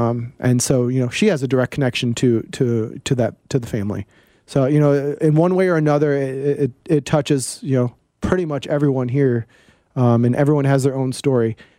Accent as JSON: {"language": "English", "region": "East Coast", "country": "United States", "moved": "yes", "said": "You know, I'm an East Coast guy. I come from the East Coast. Mm-hmm. And I can tell you, coming from the East Coast and living here for so long now, it's a much different atmosphere."}